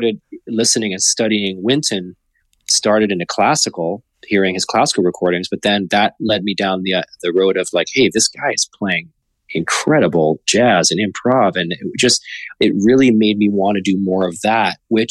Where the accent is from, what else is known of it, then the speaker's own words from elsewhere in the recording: Champaign, Illinois, United States; Yeah, it was incredible because I grew up in Champaign, Illinois.